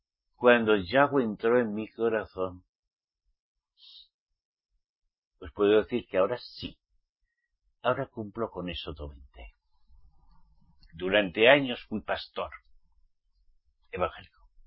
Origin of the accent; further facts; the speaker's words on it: Basque Country, Spain; Pero a la vez soy israelita redimido por la sangre de Yahshua. Pero soy español. Al menos mi papá y mi mamá me parieron en España. Y soy vasco.